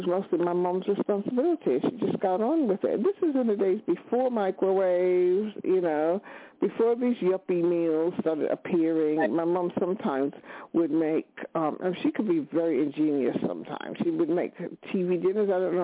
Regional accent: United States; And you know, I'm from the States, right? So when I'm talking about my experience and my family's experience, I'm talking about the States.

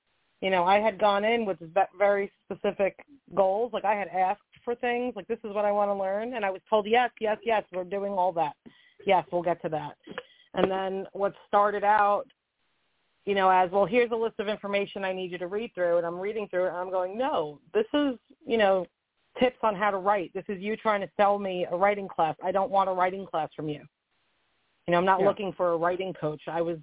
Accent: Hoboken, New Jersey, United States; I have six sisters. I grew up in Hoboken, New Jersey.

